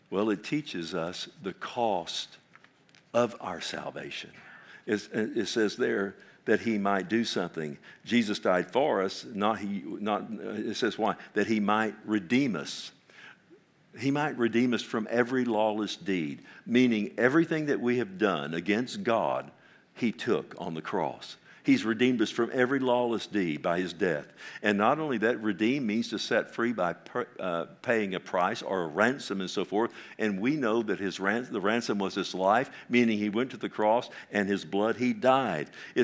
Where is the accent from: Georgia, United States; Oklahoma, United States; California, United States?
Oklahoma, United States; You know, I am from Oklahoma. I mean, come on, you know.